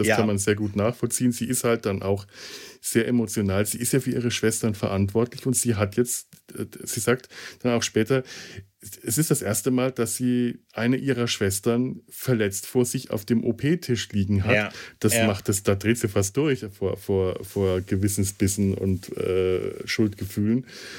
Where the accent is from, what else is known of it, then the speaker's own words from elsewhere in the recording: Bavaria, Germany; Und ich komme als Franke